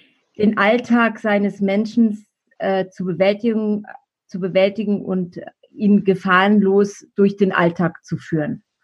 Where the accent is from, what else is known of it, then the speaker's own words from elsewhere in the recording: Münster, North Rhine-Westphalia, Germany; born there; now in Neuburg an der Donau, Germany; Geboren bin ich in Münster, wohne in dem wunderschönen Bayern in Neuburg an der Donau.